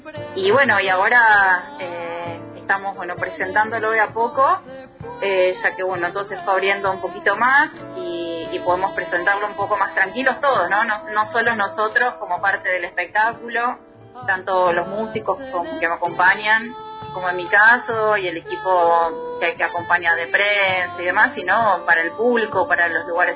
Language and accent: Spanish; Buenos Aires, Argentina; born there; also born or lived in Mar del Plata; nací en Belgrano y bueno, viví muchos años en Mar del Plata, en la ciudad de Mar del Plata, en la costa atlántica, y hace un año que la vida y los bemoles de la pandemia me trajeron nuevamente a la ciudad de Buenos Aires, a radicarme nuevamente acá.